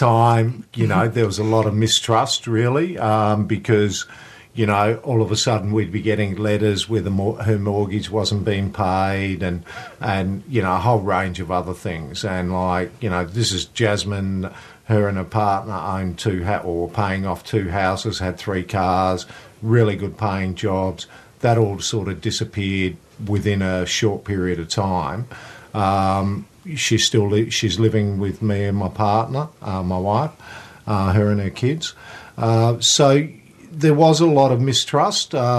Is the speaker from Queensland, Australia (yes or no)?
no; Darwin, Northern Territory, Australia; I used to use heroin myself when I grew up in Darwin